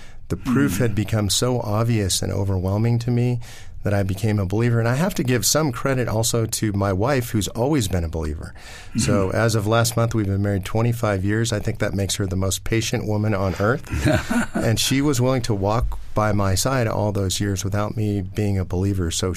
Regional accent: Los Angeles, California, United States; I was raised in Los Angeles as a secular Jew.

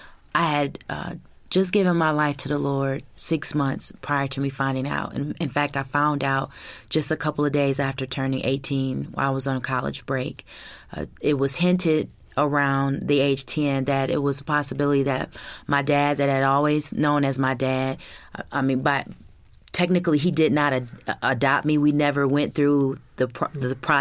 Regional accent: Michigan, United States; I'm from Michigan.

